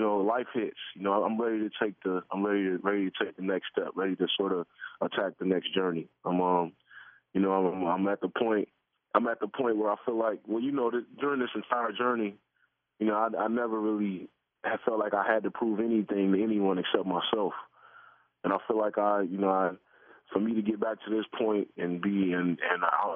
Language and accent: English; Chicago, Illinois, United States; especially in my city, in my hometown, Chicago, and I'm still on the South Side, and you know, I'm very much this is where I come from